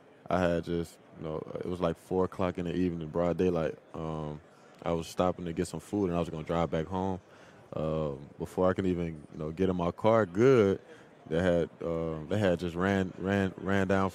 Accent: Tuscaloosa, Alabama, United States; Tuscaloosa, Alabama.

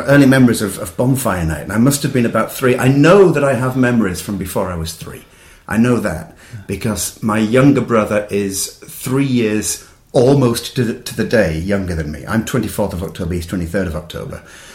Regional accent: York, Yorkshire and the Humber, United Kingdom; I'm from York.

